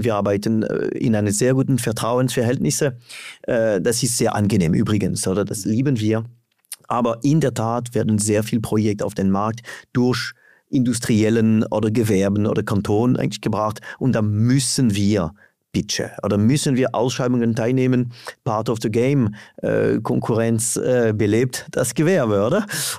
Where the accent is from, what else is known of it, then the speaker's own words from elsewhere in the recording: France; German is a second language; mein Akzent redet für mich. Oder? Mein Hintergrund ist Frankreich und was klar ist, alles in Paris zentral entschieden.